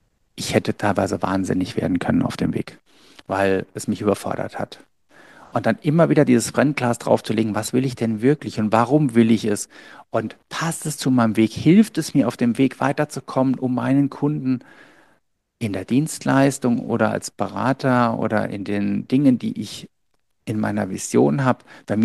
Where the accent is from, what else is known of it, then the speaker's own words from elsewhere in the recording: Saarland, Germany; im Saarland, wo ich groß geworden bin